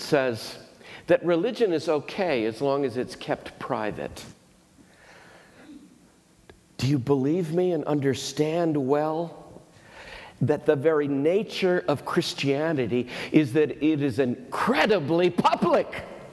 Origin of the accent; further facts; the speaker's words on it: the South, United States; I'm a Southerner, so that's part of our culture.